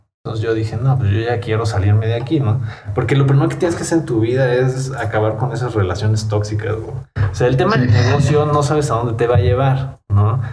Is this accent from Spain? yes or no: no; Mexico; lo primero es, ¿de dónde eres? No, pues México, ¿no?